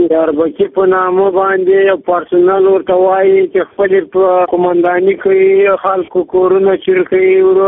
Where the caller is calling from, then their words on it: Kunduz, Afghanistan; زه د کندز ولایت دیمان صاحب لر ولسوالۍ د کنجاک له کلي څخه خبرې کوم.